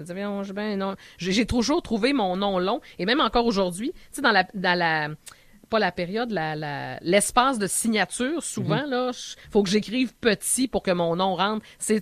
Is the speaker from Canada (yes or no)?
yes; Quebec, Canada; Surtout dans ma région d'origine au Saguenay, on dit Gaudreau.